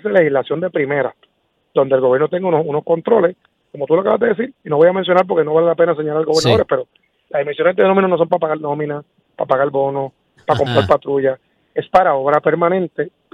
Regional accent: Puerto Rico; como ciudadano, como cristiano, como puertorriqueño

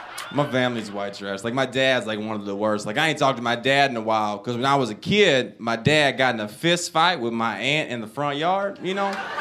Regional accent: the South, United States; It's funny because I'm from the South, so everyone assumes I'm my grandpa all the time.

